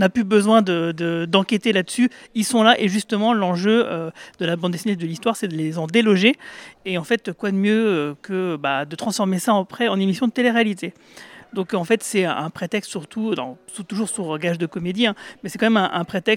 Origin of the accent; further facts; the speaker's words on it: Metz, Grand Est, France; Alors, moi, je suis de Metz, mais...